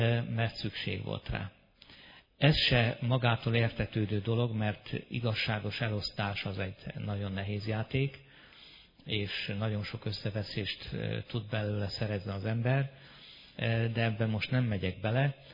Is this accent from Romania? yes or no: no; Hungary; És én, aki Magyarországról jöttem